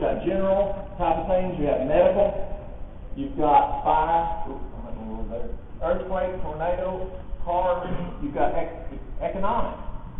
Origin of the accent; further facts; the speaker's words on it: Tennessee, United States; I'm from East Tennessee in Appalachian Mountains.